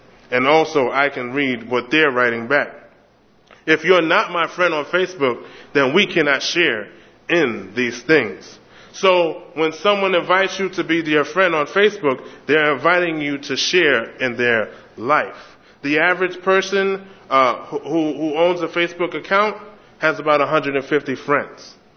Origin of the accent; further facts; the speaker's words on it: New York City, New York, United States; Growing up in New York City, you would realize that friendship is a powerful thing because there weren't too many people you would call your friend.